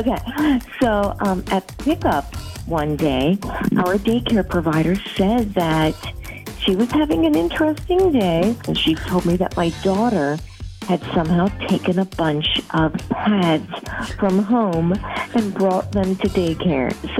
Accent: Madison, Wisconsin, United States; I'm from Madison.

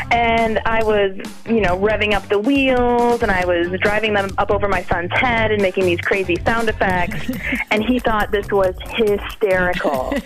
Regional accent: Sun Prairie, Wisconsin, United States; I'm from Sun Prairie, and I made a mess of my son's hair.

